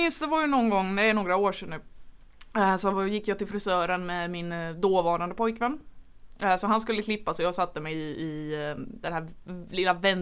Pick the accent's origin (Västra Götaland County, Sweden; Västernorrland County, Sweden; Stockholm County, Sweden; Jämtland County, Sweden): Västra Götaland County, Sweden; Gothenburg; Jag är uppvuxen i Göteborg.